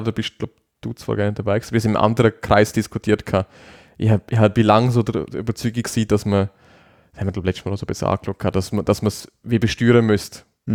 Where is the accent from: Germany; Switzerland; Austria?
Switzerland; wir Schweizer, also ich als Schweizer, ich bin schon bereit dazu.